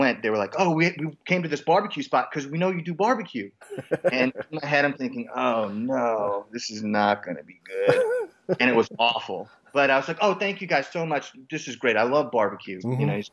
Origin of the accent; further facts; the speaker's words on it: Kentucky, United States; Where I grew up in Western Kentucky, there were barbecue spots, but there was no mutton at all.